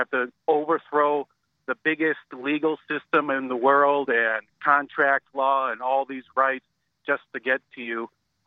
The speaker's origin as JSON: {"language": "English", "country": "Serbia", "said": "and I'm from Serbia"}